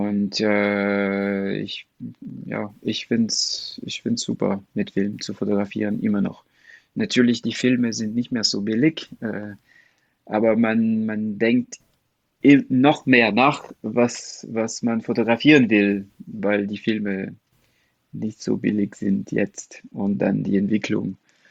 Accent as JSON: {"language": "German", "country": "France", "second_language": "German", "said": "Also remember, ich bin Franzose und Comics sind sehr groß in Frankreich."}